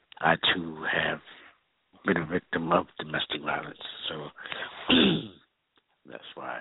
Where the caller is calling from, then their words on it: Houston, Texas, United States; I'm calling from Houston, Texas.